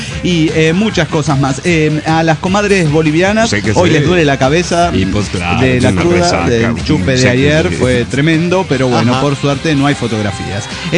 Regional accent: Capulhuac, State of Mexico, Mexico; de Calpulhuac, México.

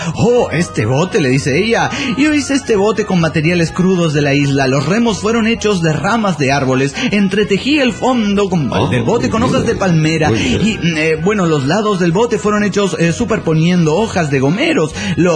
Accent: Guadalajara, Jalisco, Mexico; de Guadalajara, Jalisco, México.

